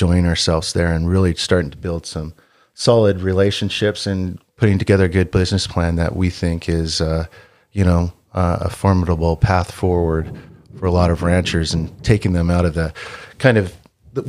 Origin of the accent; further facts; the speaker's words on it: California, United States; we're not really big city people, even though we're from Southern California.